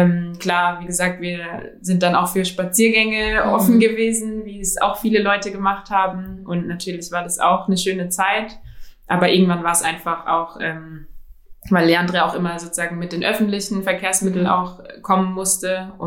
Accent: Mannheim, Baden-Württemberg, Germany; Und als ich aufgewachsen bin in Mannheim, was schon auch sehr divers ist, aber wo auch schwarze Menschen eher unterrepräsentiert waren

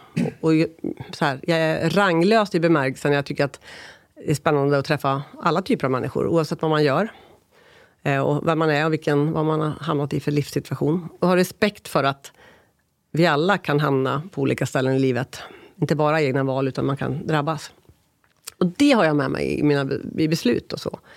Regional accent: Lycksele, Västerbotten County, Sweden; also born or lived in Koppom / Avesta; Jag föddes i Lycksele. Sen jag var ganska liten flyttade jag till ett samhälle, Koppom, utanför Arvika, 6 år, i Värmland. Sen bodde jag i Avesta i 4 år, i långstadiet. Sen flyttade jag tillbaka, eller ja, det låter som jag flyttade runt själv, men familjen till Lycksele, som mellanstadiet och högstadiet.

